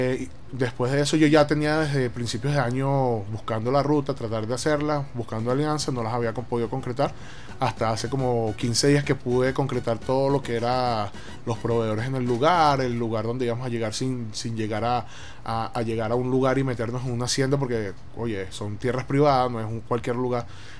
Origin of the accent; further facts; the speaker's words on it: Caracas, Capital District, Venezuela; yo soy caraqueño, ya había vivido la ola de los full day